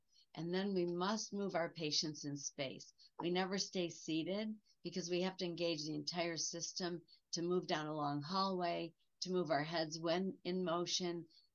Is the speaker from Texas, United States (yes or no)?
no; Detroit, Michigan, United States; here we're from the Motor City in Detroit, right? We're all about automobiles.